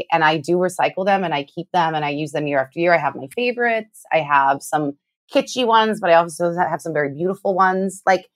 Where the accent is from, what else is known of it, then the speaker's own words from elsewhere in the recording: Honolulu, Hawaii, United States; born there; I was born in Hawaii. I was born in Honolulu, Hawaii.